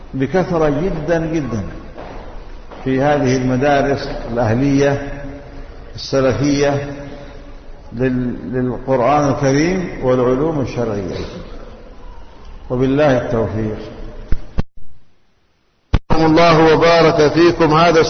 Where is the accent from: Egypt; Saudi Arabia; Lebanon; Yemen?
Yemen; عندنا في اليمن من فضل الله